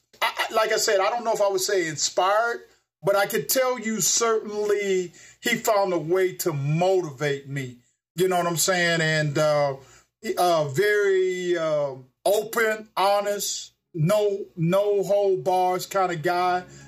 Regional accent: Miami, Florida, United States; I grew up in Miami, Florida.

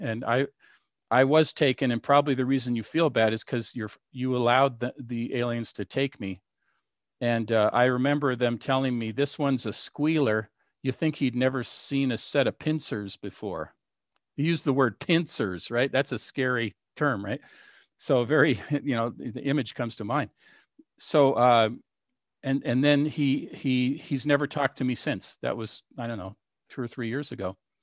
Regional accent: Seattle, Washington, United States; back to Seattle. We're from Seattle.

